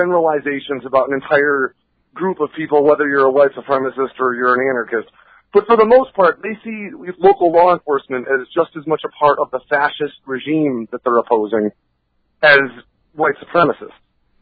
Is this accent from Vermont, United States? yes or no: yes; Vermont, United States; You know, I came from Vermont where, you know, there were, like, I think that there was one black guy in my town, and it was my buddy Tori's stepdad.